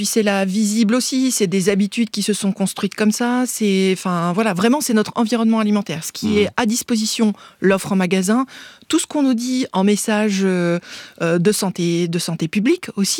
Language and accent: French; Nancy, Grand Est, France; born there; Oui, je suis née à Nancy, dans une famille...